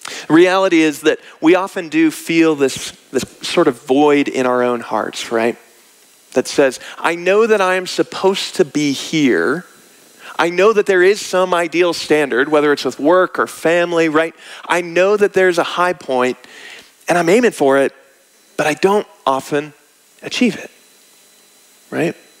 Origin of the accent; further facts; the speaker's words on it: Wichita, Kansas, United States; Topeka, Kansas. I'm from Wichita, just south.